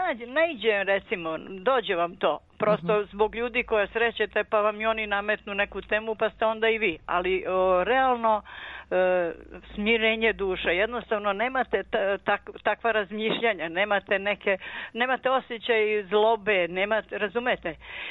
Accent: Sibnica, Belgrade, Serbia; born there; ja sam rođena na Kosmaju tu, selo Sibnica

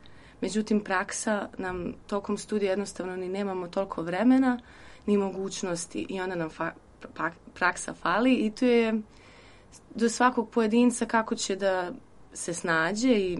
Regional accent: Zemun, Belgrade, Serbia; Ja sam inače iz Zemuna, tako da je to nekako meni još značajnije.

